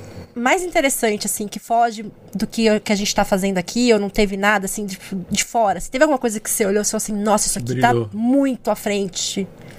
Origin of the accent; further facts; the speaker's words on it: São Paulo, Brazil; Eu sou da BC, minha família toda trabalhou na indústria.